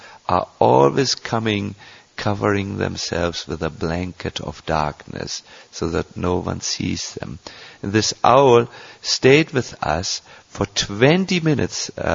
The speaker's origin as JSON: {"language": "English", "country": "Germany", "accent": "German", "second_language": "English", "said": "because my English is in the beginning stages and you will have to hear through my thick German accent what I'm saying."}